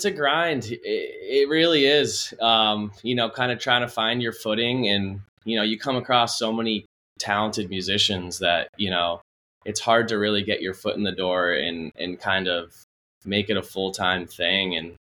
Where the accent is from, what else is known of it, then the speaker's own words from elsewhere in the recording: New Hampshire, United States; moved away as an adult; now in Maryland, United States; I'm from New Hampshire originally, and came in a few years down the road, in 2015. But yeah, I immediately dropped everything and moved down here. I'm in Maryland now